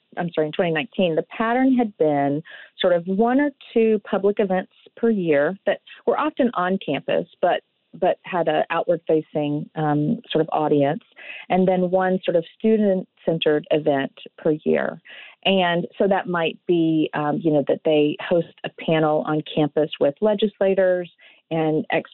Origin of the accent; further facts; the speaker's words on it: Georgia, United States; I am originally from Georgia, a small town in South Georgia, and I went to college at the College of Charleston in South Carolina.